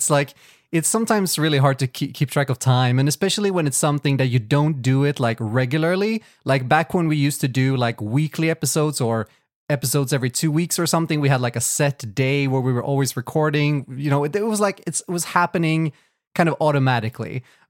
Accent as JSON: {"language": "English", "country": "Sweden", "first_language": "Swedish", "second_language": "English", "lives_now": "Poland", "said": "No, Swedish is my first language. But of course, I speak a lot of English these days as well because I don't live in Sweden. I live in Poland."}